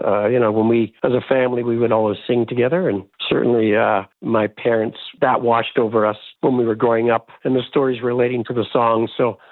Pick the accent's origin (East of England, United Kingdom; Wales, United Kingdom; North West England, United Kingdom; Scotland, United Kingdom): Scotland, United Kingdom; Glasgow; moved away; back in the day when we were growing up in Glasgow, his parents emigrated just before we did.